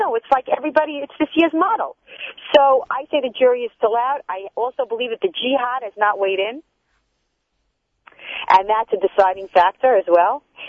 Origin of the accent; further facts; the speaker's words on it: New York, United States; I mean, I am a New Yorker. I am concerned.